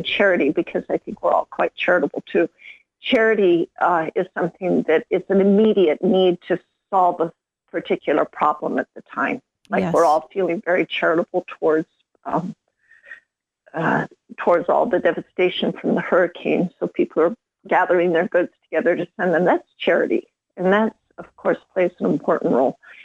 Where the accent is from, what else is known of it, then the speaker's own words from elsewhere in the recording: California, United States; I was written up in the Los Angeles Times, because as you mentioned, I am from California.